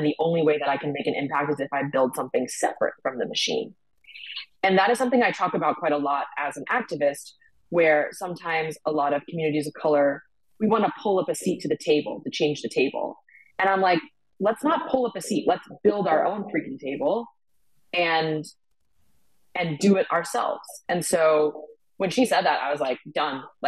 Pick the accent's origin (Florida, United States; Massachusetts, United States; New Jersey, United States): Massachusetts, United States; Boston; And growing up in Boston, in a town that was 98% white, food was oftentimes the first way for me to begin to access my identity.